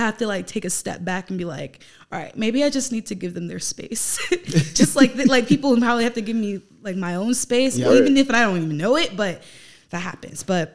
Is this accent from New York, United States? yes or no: yes; Queens, New York, United States; Growing up in Queens, I hated this shit.